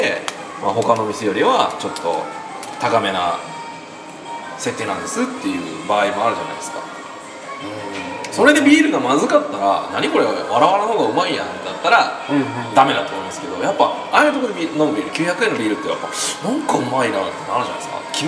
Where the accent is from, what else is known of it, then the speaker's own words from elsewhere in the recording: Gifu, Japan; 僕岐阜県ですけど